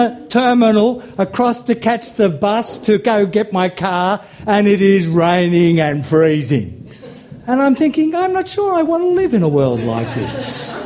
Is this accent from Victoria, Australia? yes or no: no; Sydney, New South Wales, Australia; because I grew up in Sydney